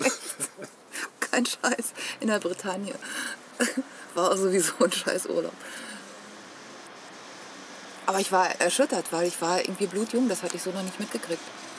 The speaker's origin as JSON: {"language": "German", "country": "Germany", "said": "vor allem ist Frankreich das einzige Land, wo ich als Deutsche jemals wirklich am Wickel gepackt und literally vor die Tür geschmissen wurde"}